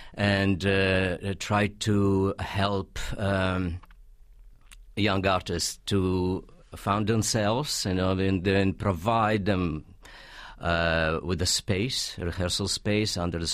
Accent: Russia; Well, I grew up in Russia.

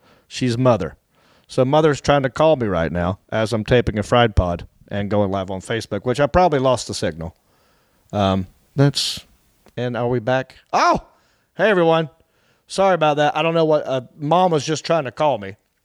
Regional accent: North Carolina, United States; now in Los Angeles, United States; especially since I'm from North Carolina and I've been living out here in Los Angeles for 18 years.

